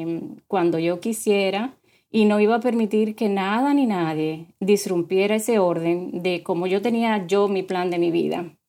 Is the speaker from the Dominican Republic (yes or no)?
yes; Dominican Republic; now in Miami, United States; como dice Patricia, vivo en la ciudad de Miami, Florida. Soy de origen dominicana.